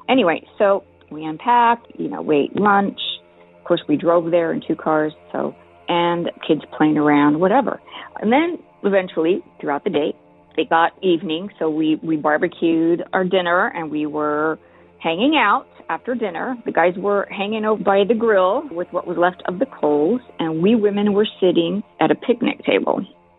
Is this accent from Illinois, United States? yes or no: no; El Paso, Texas, United States; I was born and raised in El Paso, Texas.